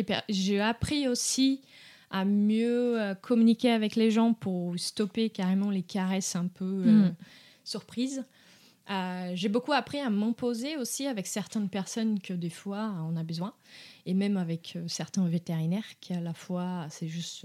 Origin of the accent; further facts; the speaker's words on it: Brazil; French is a second language; moved away; En fait, pas du tout. Je viens du Brésil. Et oui, j'ai grandi avec des chiens